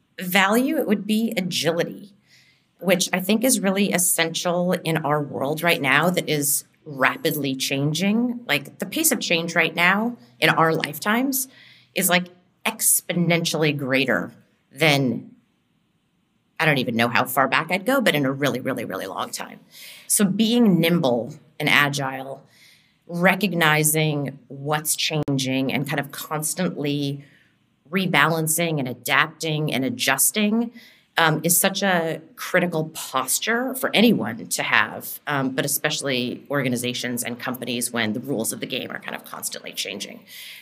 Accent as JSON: {"language": "English", "town": "Seattle", "region": "Washington", "country": "United States", "tie": "born or raised there", "said": "I grew up in Seattle. I went to school in the Silicon Valley as the internet was like being birthed"}